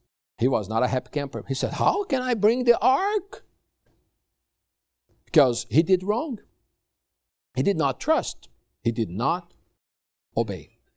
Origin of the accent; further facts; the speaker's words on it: Brazil; now in Cape Verde; We are from Brazil, South America. We are serving the Lord in Cape Verde, Africa.